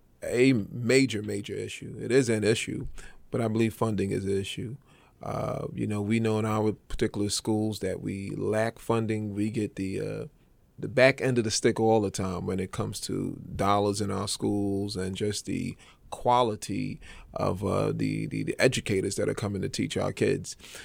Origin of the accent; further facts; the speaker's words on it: New York City, New York, United States; I mean, you know, I'm from East New York. I'm integrated amongst the people. I think I'm more East New York than some folks that say they know about East New York or maybe from East New York.